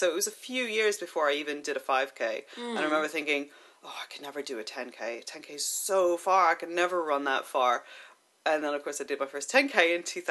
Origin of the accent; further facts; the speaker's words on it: United States; moved away as an adult; now in London, United Kingdom; I started running just after I moved to London in 2002. You may have noticed from my accent, I'm not from around here. I'm originally from the States, and I moved here after university.